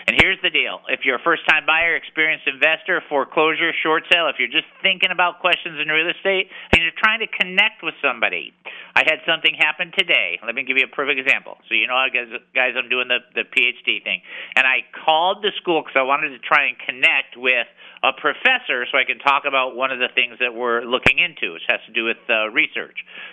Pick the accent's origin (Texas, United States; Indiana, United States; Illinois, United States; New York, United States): Texas, United States; I'm a Texan, and believe me, the thing I'm happiest about, I'm not a Californian.